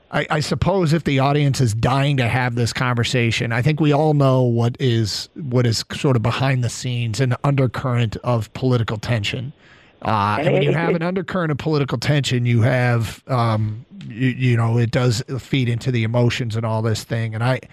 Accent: Canada; As a Canadian, can I ask you a question?

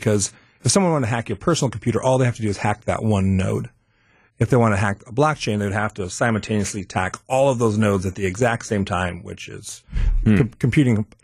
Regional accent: Milwaukee, Wisconsin, United States; moved away as an adult; also born or lived in Nashville / France / California; Yeah, I am born and raised in Milwaukee.

